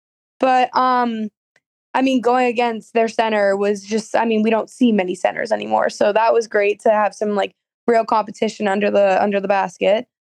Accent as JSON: {"language": "English", "town": "Swampscott", "region": "Massachusetts", "country": "United States", "said": "So I'm from Swampscott."}